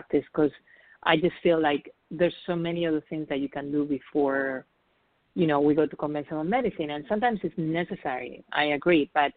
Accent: Spain; English is a second language; moved away as an adult; now in New York, United States; And when I moved to New York from Spain, where originally I'm from, if you haven't noticed, I have an accent.

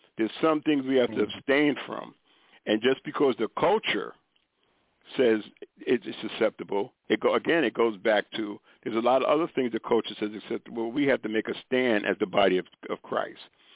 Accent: New York, United States; I was raised, I'm originally from New York.

